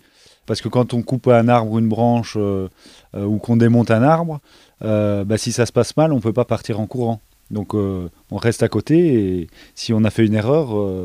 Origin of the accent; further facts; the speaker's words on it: Belgium; Je suis belge. Il n'y avait pas d'école en Belgique